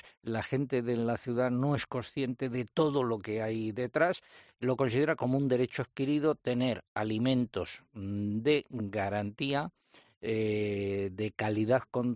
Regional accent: Castile and León, Spain; una prueba ciclista que hubo en mi pueblo y en otros pueblos de alrededor, en la comarca de La Moraña, en Ávila.

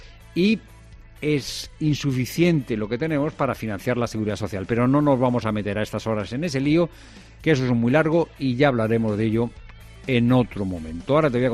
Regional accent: Spain; El esfuerzo fiscal que hace un noruego es la mitad del esfuerzo fiscal que hacemos tú y yo como españoles.

